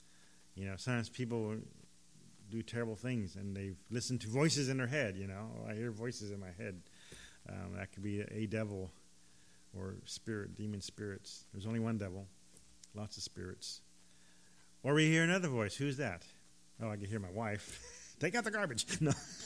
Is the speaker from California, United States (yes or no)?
yes; California, United States; Anybody been in an earthquake? I'm from California.